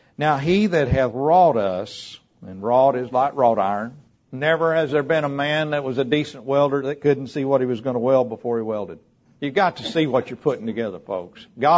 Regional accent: Alabama, United States; You can tell we're from Alabama.

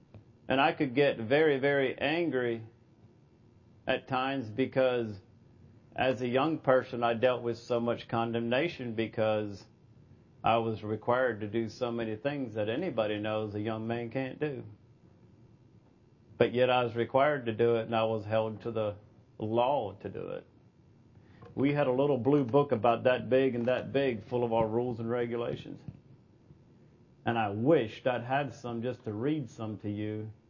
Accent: Martinsburg, Pennsylvania, United States; born there; now in Kentucky, United States; I live in Kentucky now, but I was born in Martinsburg, Pennsylvania, to a Old Order Mennonite family.

